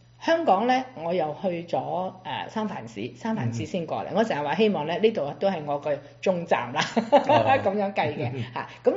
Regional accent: China; 我哋中國人有個習慣啊嘛

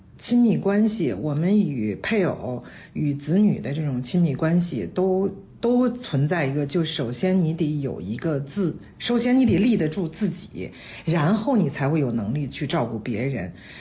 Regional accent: Beijing, China; 因为我是北京人嘛，然后我从小到大生活的环境还是大城市的生活

